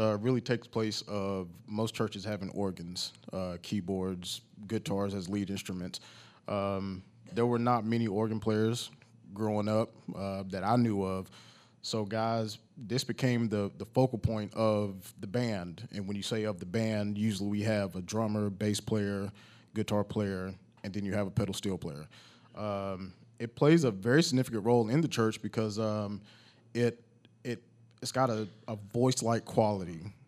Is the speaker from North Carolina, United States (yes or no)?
yes; Mount Airy, North Carolina, United States; We grew up in Mount Airy, the foothills of North Carolina, so we grew up around bluegrass, so I love bluegrass.